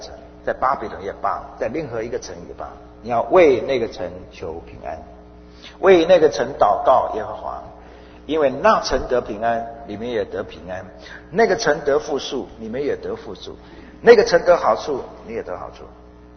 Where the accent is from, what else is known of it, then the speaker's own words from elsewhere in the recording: China; 即便我的身份我的文化我的种族的认同，我可以说我是中国人，即使是如此，我是在中国寄居的。